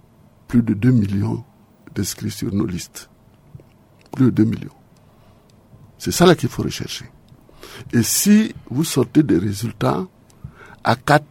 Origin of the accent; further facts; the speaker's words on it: Central African Republic; nous sommes des Centrafricains, monsieur le ministre.